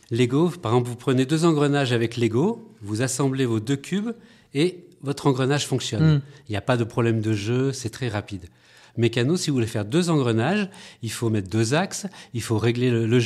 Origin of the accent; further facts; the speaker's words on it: Saint-Étienne, Auvergne-Rhône-Alpes, France; C'est ça, oui, je viens de Saint-Étienne.